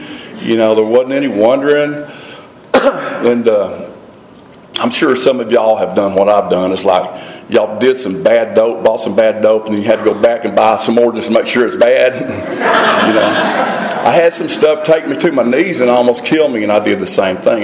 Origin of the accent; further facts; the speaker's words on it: Wichita Falls, Texas, United States; that's about 2.5 hours away from where I was raised up in Wichita Falls, Texas.